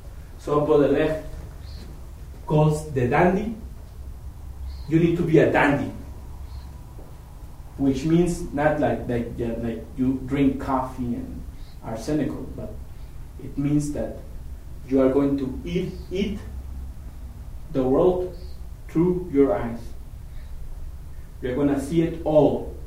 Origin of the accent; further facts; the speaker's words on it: Mexico; I like to call it Nahual because I come from Mexico, right?